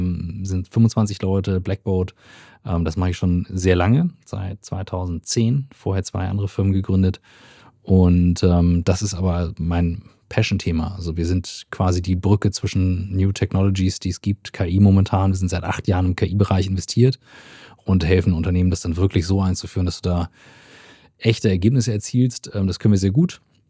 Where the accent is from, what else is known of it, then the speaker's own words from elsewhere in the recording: Kiel, Schleswig-Holstein, Germany; born there; norddeutsch, in Kiel geboren, eigentlich gelernter BWLer